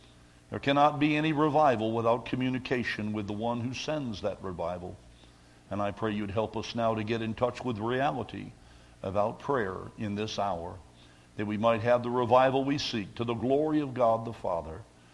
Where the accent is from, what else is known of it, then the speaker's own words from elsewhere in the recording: Kentucky, United States; very providentially worked its way into the frontier of Kentucky, my home state.